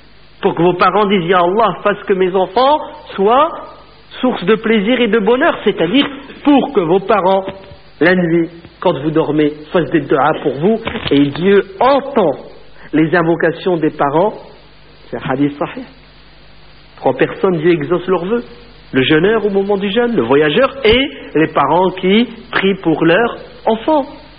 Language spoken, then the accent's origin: French; France; c'est une mode aux États-Unis qui va bientôt arriver chez nous en France